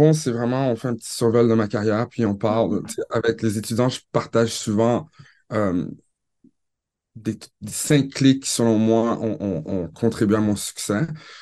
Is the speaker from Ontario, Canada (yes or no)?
yes; Ottawa, Ontario, Canada; je suis d'origine haïtienne, mais j'ai vraiment grandi en Ontario, à Ottawa. Donc, je suis un franco-ontarien fier d'origine haïtienne.